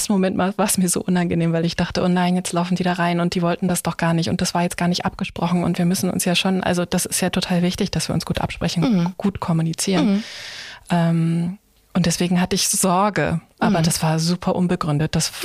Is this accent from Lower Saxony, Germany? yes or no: yes; Lower Saxony, Germany; ich komme aus Ostfriesland